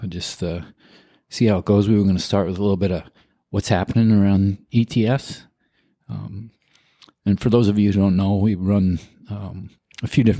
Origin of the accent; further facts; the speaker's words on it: New York, United States; So I grew up in New York, and so I'm a pizza purist and also a pizza snob.